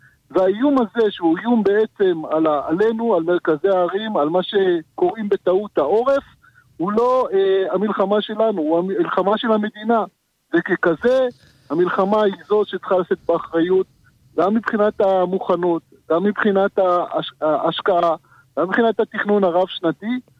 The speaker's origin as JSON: {"language": "Hebrew", "town": "Yeruham", "region": "Southern District", "country": "Israel", "tie": "born there", "lives_now": "West Bank", "said": "אני במקרה נולדתי בירוחם, ואני תושב יהודה שומרון הרבה מאוד שנים."}